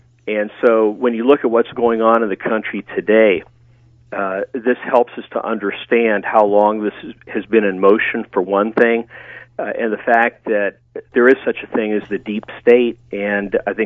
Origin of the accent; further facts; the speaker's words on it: Kettering, Ohio, United States; born there; I was born in Kettering, Ohio, so I'm a native Buckeye.